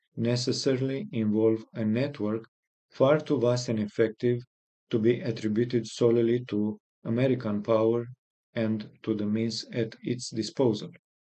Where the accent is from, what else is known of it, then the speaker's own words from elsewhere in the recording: Romania; first language Romanian; English is a second language; I am from Romania